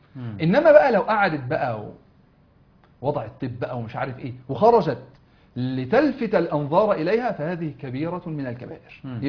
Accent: Egypt; واحنا طبعا مصريين

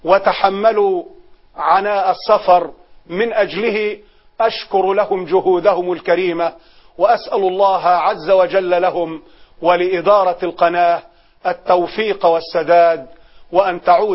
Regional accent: Egypt; أبناء المسلمين في بلدنا مصر

